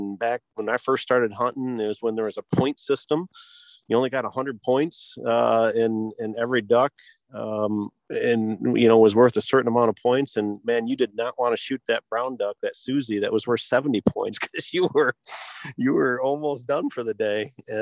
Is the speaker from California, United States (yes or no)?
no; Michigan, United States; Yeah. Well, it's, you know, I was born and raised in Michigan